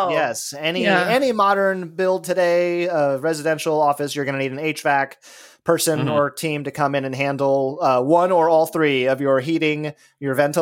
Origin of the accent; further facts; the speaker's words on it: Los Angeles, California, United States; I grew up in Los Angeles, as you guys know, and my house, like a lot of houses down south, had terracotta floor tiles.